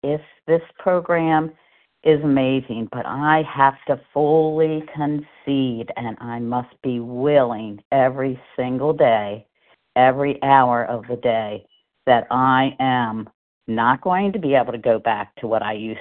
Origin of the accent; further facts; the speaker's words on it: Pennsylvania, United States; I'm from Pennsylvania, but I think I might be listed as … in Maryland.